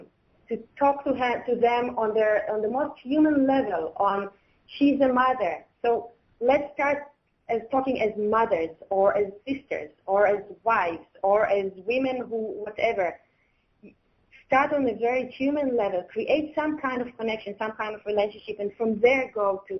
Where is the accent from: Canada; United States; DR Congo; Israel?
Israel; I'm coming from Israel, and Israel itself and the whole region, as everybody knows, is quite messy.